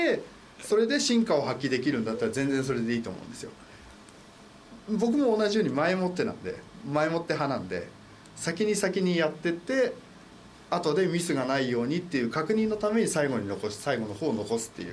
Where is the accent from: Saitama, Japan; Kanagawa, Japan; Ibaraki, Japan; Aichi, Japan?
Kanagawa, Japan; 多少やっぱり緊張するんですよね、神奈川県民としては。